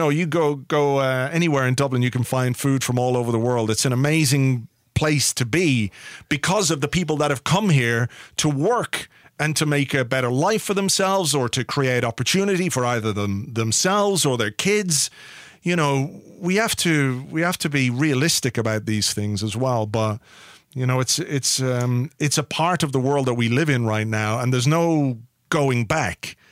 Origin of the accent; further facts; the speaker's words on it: England, United Kingdom; born there; I was born in England, but I'm Irish.